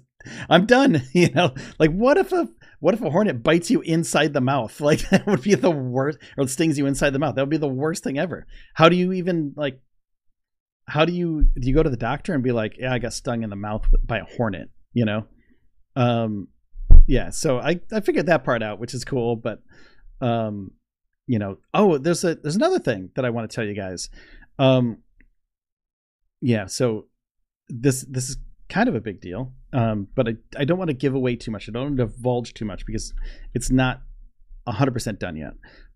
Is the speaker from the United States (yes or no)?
yes; Northeast, United States; I'm from the Northeast.